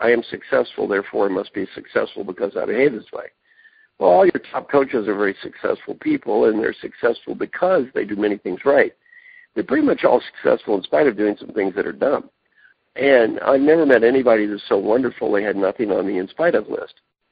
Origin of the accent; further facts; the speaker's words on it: Kentucky, United States; I'm from Kentucky, went to school in Indiana, got a PhD in organizational behavior at UCLA.